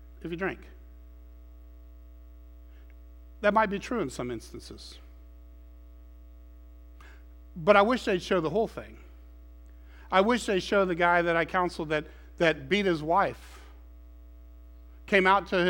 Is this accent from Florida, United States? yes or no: yes; Clearwater, Florida, United States; Growing up in Clearwater, Florida, no air conditioning. I don't know how we did that.